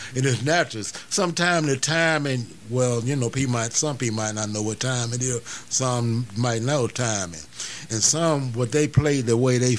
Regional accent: Alligator, Mississippi, United States; born there; like I was born in Alligator, so the people we thought everybody from Clarksdale were rich.

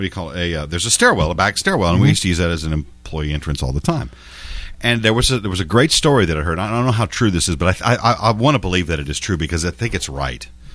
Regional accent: San Antonio, Texas, United States; I grew up in San Antonio. I used to go to the Riverwalk.

